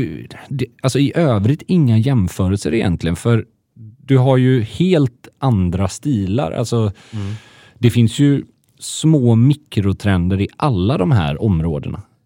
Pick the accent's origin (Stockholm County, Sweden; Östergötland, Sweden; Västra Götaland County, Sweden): Västra Götaland County, Sweden; Gothenburg; Jag skulle säga att Långedrag, där jag är uppvuxen, inte har det på samma sätt.